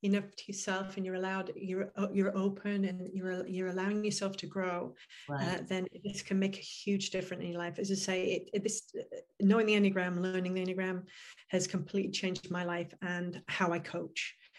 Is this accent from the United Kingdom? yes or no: yes; England, United Kingdom; I put brilliant in there because I'm an English woman and we use brilliant a lot.